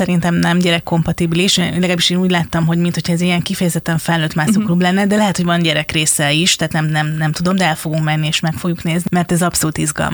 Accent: Budapest, Hungary; De budapesti vagyok, igen.

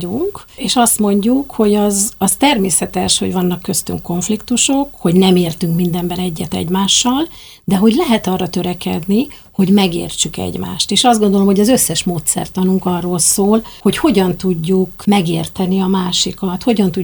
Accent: Hungary; honfitársak vagyunk, magyarok vagyunk mindannyian

